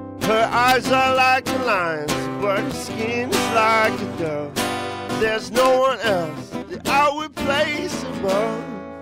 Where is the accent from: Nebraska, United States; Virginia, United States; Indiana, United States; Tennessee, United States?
Virginia, United States; Pungo; Yeah, well, I'm from here. My family's all from Pungo. Well, most of my mom's side of the family. And, I grew up here playing music in church and stuff.